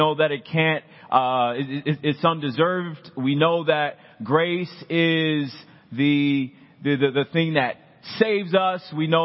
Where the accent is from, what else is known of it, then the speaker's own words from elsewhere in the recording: Urbana, Illinois, United States; Well, listen, I came all the way from Urbana, Illinois, to tell you that grace is not the absence of something.